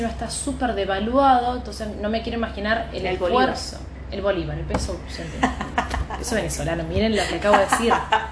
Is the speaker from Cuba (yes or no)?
no; Argentina; como argentino llegando a España ahora